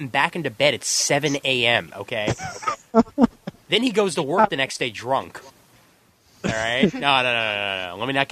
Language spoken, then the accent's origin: English; New York, United States; I'm a New Yorker here, so all this gator stomping thing just goes over my head.